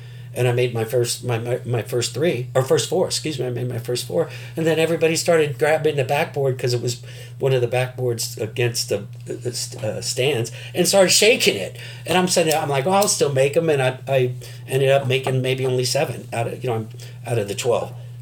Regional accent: San Francisco, California, United States; And growing up in San Francisco, you know, we've even had a few here lately.

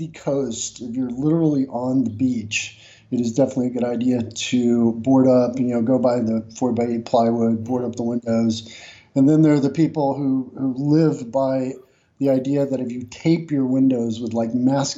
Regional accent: Beaumont, Texas, United States; Yeah, I grew up in Beaumont.

